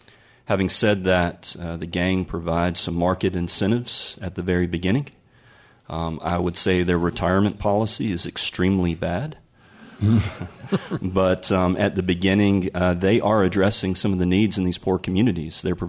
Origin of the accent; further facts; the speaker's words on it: North Carolina, United States; So growing up in Scotland County, I might have known a couple of things about troubled youth.